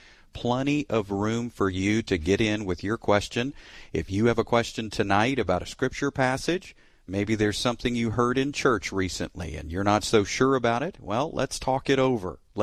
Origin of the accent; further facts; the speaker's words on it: Texas, United States; I'm in Texas. And I'm from Texas, and by nature, I guess you could say, now I'm a Texan.